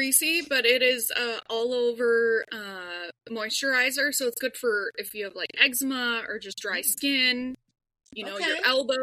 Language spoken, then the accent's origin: English; Minnesota, United States; I'm Minnesotan, so you know.